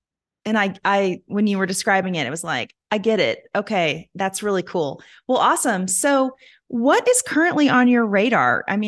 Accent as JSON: {"language": "English", "region": "Kentucky", "country": "United States", "tie": "born or raised there", "said": "That's my home state."}